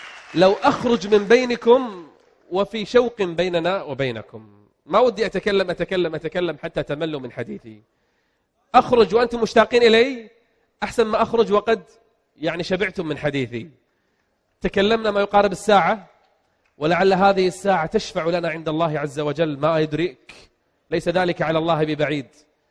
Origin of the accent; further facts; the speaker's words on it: Kuwait; أنا من أهل البلد، وأكثركم يعلم أنني أيام الغزو الغاشم على بلدي الكويت جلست في الدمام 6 شهور كاملة. أنا من أهل الدمام يعني يعتبر.